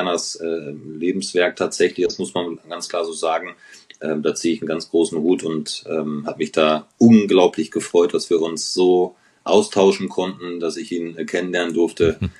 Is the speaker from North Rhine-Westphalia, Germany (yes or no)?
yes; North Rhine-Westphalia, Germany; weil ich bin ja groß geworden in Ostwestfalen